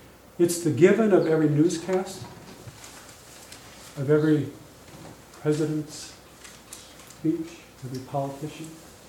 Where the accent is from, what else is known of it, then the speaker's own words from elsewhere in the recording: Minneapolis, Minnesota, United States; I grew up in Minneapolis, and we had relatives on farms in southern Minnesota.